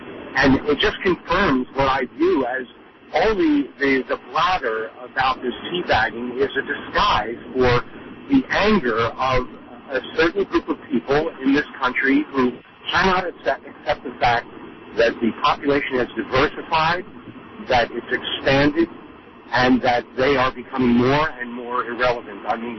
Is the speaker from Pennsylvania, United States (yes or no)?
yes; Philadelphia, Pennsylvania, United States; I'm from Philadelphia, although I live in California.